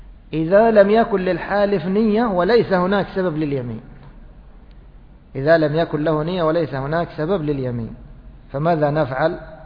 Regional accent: Egypt; هذا معروف عندنا في مصر، يعني باللفظ العام

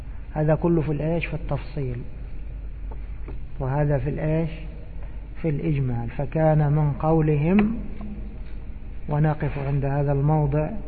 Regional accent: Egypt; إحنا نقول عندنا في مصر قاعد يدخل

